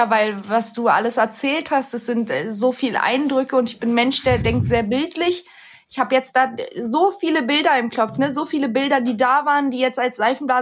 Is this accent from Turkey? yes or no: yes; Turkey; ich bin ja gebürtig Türkin